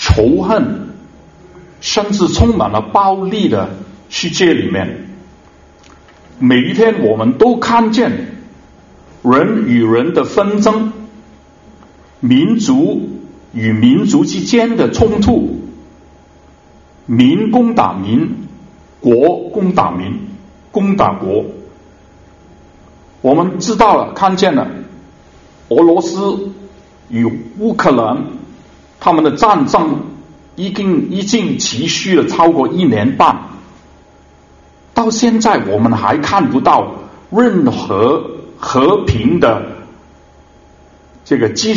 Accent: Hong Kong; 香港，我是来自香港，香港发生了一个很大很大的一个的，我们叫社会事件

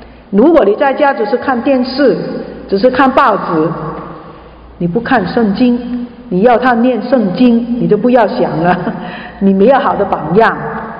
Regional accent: Hong Kong; 我南方人，我是香港来的，我们的家里面传统不一样，

